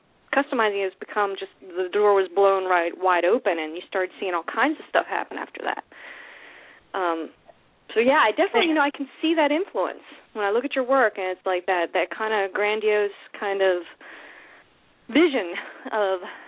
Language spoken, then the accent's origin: English; New Jersey, United States; But also, I'm from Jersey originally